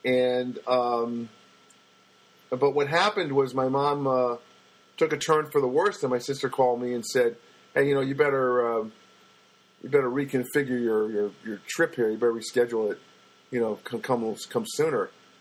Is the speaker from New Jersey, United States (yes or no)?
yes; New Jersey, United States; Now, we're not from Michigan, we're from Jersey